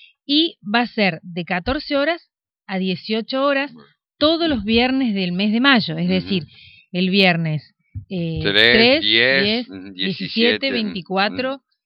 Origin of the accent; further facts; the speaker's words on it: Córdoba, Argentina; now in Concordia, Argentina; yo soy licenciada en psicología, yo soy recibida de la Universidad Nacional de Córdoba, soy de Córdoba.